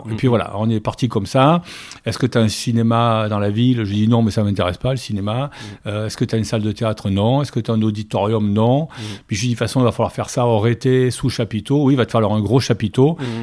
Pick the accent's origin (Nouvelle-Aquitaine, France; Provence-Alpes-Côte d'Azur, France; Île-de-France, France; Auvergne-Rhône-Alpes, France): Nouvelle-Aquitaine, France; Saint-Paul-lès-Dax; je suis né à Saint-Paul, enfin, à l'hôpital de Dax, mais je suis Saint-Paulois, j'ai grandi à Saint-Paul-et-Dax. Voilà, je suis né en 1963